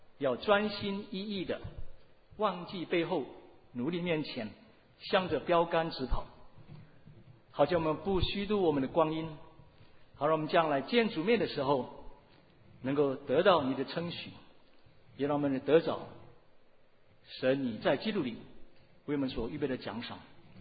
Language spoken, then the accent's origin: Chinese; Indonesia; moved away as an adult; now in United States; 让我从印尼来到美国，那念我的研究院就是要完成学位